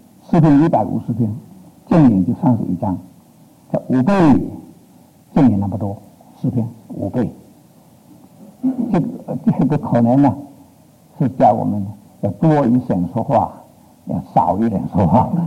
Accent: Fuzhou, Fujian, China; 我们福州人呢，去这个鱼园呢，也去过没有？

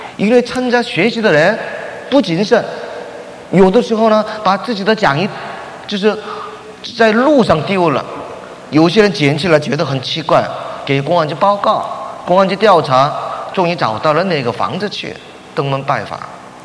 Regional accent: China; now in North America; 我是国内土生土长的，我来北美没有多久

